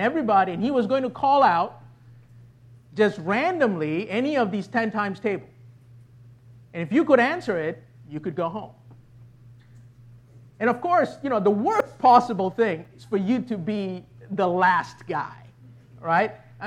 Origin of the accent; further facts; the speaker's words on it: Malaysia; I grew up in Malaysia